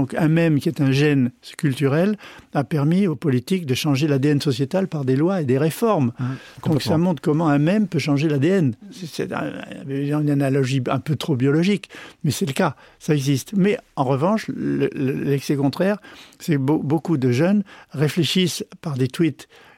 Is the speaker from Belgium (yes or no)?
no; France; moved away; Je venais de France, j'étais premier cours